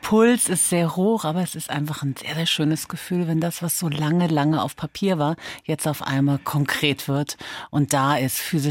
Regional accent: Frankfurt, Hesse, Germany; born there; Ich bin in Frankfurt geboren.

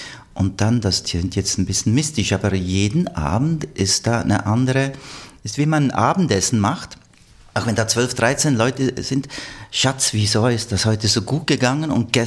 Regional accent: Bern, Switzerland; Ich bin aus Bern.

